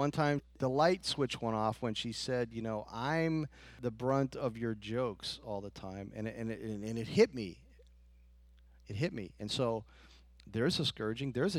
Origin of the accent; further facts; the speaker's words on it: New York, United States; on my mom's side, we're Italian. We're from New York. Most of Florida is from up that way.